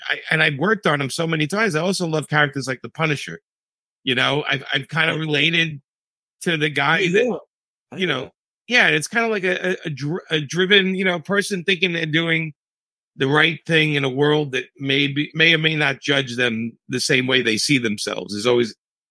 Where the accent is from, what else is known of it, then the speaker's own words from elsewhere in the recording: Brooklyn, New York, United States; When I was a kid, I grew up in Brooklyn, New York, right?